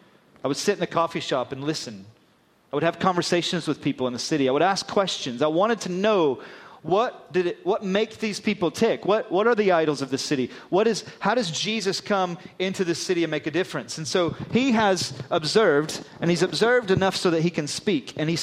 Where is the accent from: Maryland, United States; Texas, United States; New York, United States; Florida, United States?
Florida, United States; now in Glasgow, United Kingdom; We get this a lot in Glasgow because I moved from Florida to Glasgow.